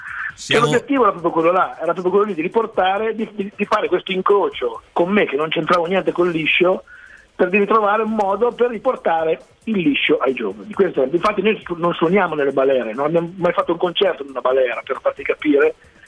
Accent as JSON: {"language": "Italian", "region": "Emilia-Romagna", "country": "Italy", "said": "io sono originario dell'Appennino Romagnolo"}